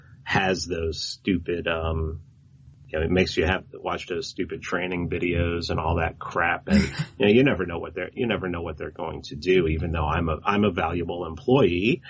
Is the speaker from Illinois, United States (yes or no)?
no; Bronx, New York, United States; my dad's Puerto Rican and I'm from the Bronx. I'm from right over the bridge from you.